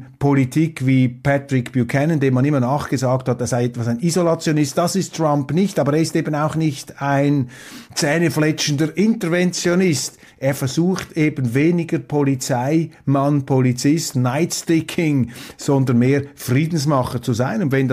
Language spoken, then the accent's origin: German; Switzerland; In Europa, vor allem als Schweizer, setzen wir auf die Meinungsäußerungsfreiheit.